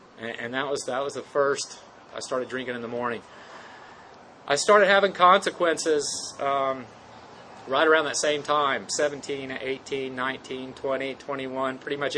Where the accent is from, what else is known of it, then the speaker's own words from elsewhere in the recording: Houston, Texas, United States; I grew up in Houston. We moved to West Texas for a little while, and then went back to Houston.